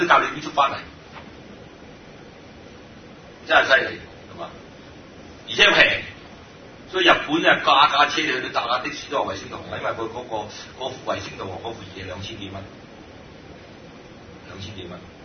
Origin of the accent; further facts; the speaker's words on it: Guangdong, China; 所以我广东人讲广东话咁艰难咧，就因为我哋每一个字系卷舌嘅。